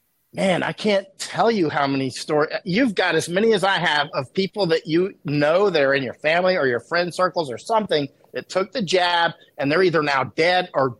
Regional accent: United States; as soon as they find out that I'm American

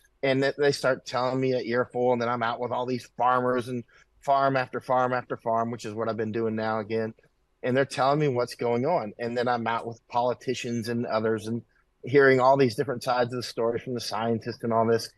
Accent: Winter Haven, Florida, United States; I grew up in Winter Haven, Florida, a wonderful place to grow up with a lot of respect for the military.

